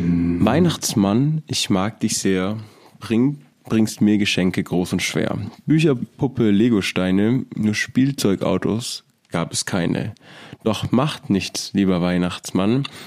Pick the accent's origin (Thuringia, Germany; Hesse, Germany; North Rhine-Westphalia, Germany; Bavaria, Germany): Bavaria, Germany; ich komme aus Bayern